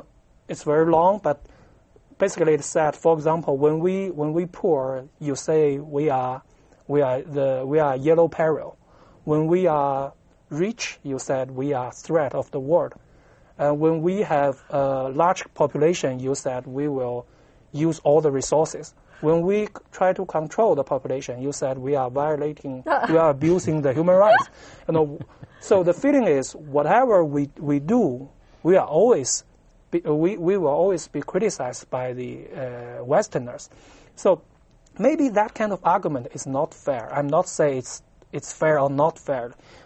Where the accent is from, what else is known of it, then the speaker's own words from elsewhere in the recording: Shanxi, China; I'm from Shanxi province. It's a western province in China. It's also an economic backward province in China.